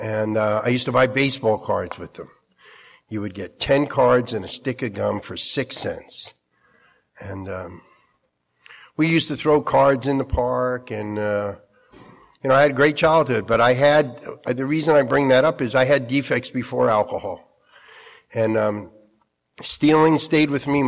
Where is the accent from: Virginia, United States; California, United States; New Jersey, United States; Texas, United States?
New Jersey, United States; born there; I'm one of five children. I was born in New Jersey.